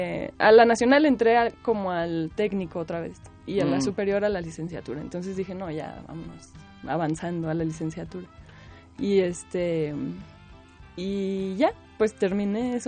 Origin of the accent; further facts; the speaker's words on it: Guadalajara, Jalisco, Mexico; Pues sí, yo soy tapatía, estudié allá